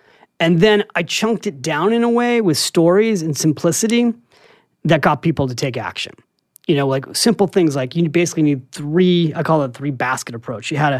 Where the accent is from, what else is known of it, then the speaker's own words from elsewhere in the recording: San Francisco, California, United States; now in New York City, United States; this was a dream to move to New York City. I'm from San Francisco. And I came here to write